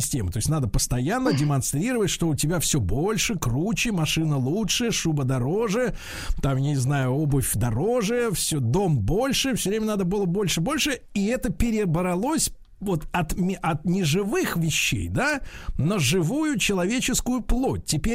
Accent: Saint Petersburg, Russia; я тоже ленинградец

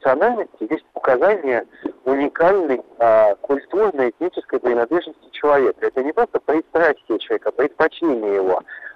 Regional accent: Saint Petersburg, Russia; я петербуржец, в моих жилах течет немецкая кровь мерия и финно-угорского народа.

